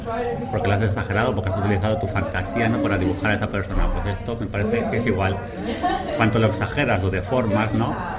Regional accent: Madrid, Community of Madrid, Spain; pero en Madrid, como yo soy de Madrid, pues lo tengo todo en la cabeza, no hay problema.

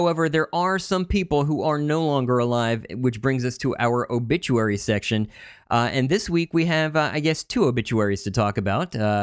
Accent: Los Angeles, California, United States; but also in my hometown here in Los Angeles, the Los Angeles Public Library, the Los Angeles County Library.

